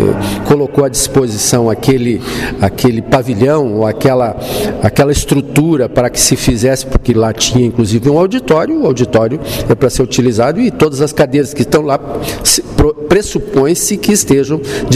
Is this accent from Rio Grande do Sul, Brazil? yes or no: yes; Nova Prata, Rio Grande do Sul, Brazil; born there; a minha família é de Lagoa Vermelha. Eu só nasci em Nova Prata por um acaso, porque o hospital de André da Rocha era o mais próximo, mas senão eu tinha nascido em Lagoa Vermelha.